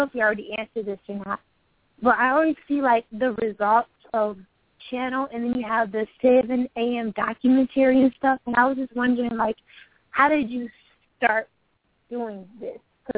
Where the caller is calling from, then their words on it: Michigan, United States; I'm calling from Michigan.